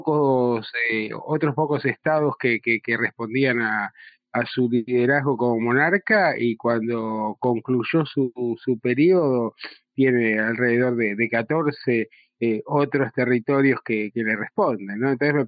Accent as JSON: {"language": "Spanish", "country": "Argentina", "said": "que nos afecta como argentinos"}